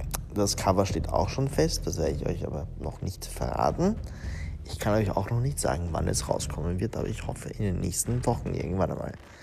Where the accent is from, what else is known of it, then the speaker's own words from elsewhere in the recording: Italy; now in Vienna, Austria; Ich als Italiener in Wien, als Italiener allgemein in Österreich, als ein Wiener quasi in Italien